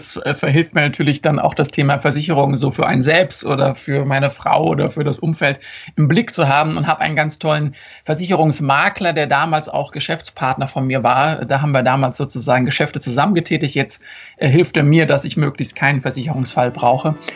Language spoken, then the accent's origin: German; Mainz, Rhineland-Palatinate, Germany; Ich bin aber so als Mainzer natürlich gewohnt, Rosenmontag, entweder auf dem Umzug zu sein, in der Stadt zu sein